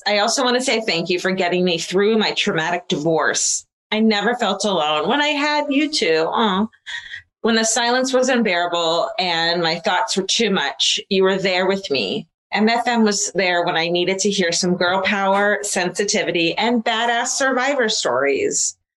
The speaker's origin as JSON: {"language": "English", "town": "Concord", "region": "California", "country": "United States", "tie": "born or raised there", "said": "I grew up in the Bay Area, Concord, and was fascinated by the candlelit vigils and community searches for this beautiful mother-to-be."}